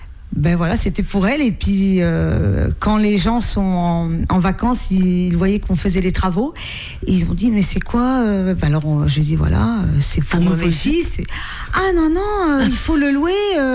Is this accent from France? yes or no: yes; Nantes, Pays de la Loire, France; mon papa était de Fort-Saint-Père, donc moi j'étais nantaise, je suis nantaise.